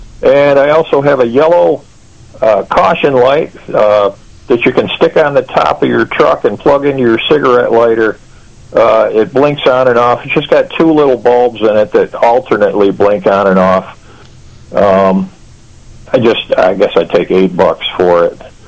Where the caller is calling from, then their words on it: Wyoming, United States; I'm from the Dale, Wyoming area.